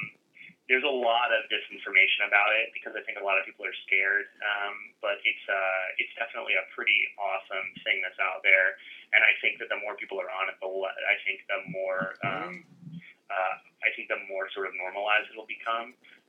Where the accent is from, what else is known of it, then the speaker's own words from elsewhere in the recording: Chicago, Illinois, United States; I'm from Chicago.